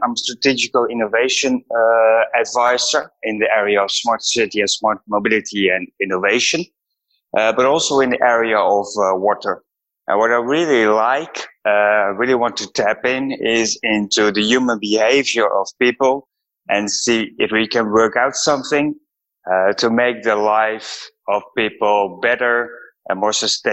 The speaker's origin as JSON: {"language": "English", "country": "Netherlands", "said": "I'm from the Netherlands. I got two offices at the automotive campus in Helmond and also in Amsterdam. And Helmond is a small city nearby Eindhoven. It's in the south of the Netherlands."}